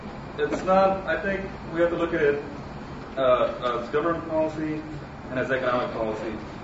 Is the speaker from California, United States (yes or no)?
yes; San Diego, California, United States; from San Diego.